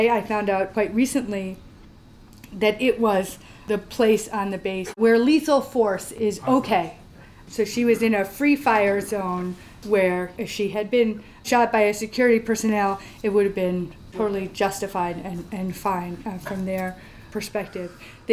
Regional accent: New London, Connecticut, United States; And then in my hometown of New London, Connecticut, Groton, Connecticut, also has a submarine base.

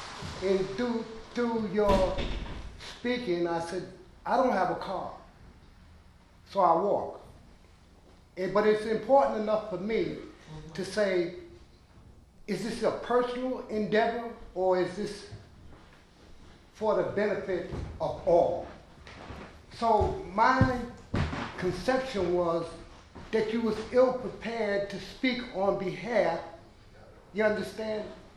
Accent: New York, United States; Now, Donald Trump, he's a New Yorker. I'm a New Yorker.

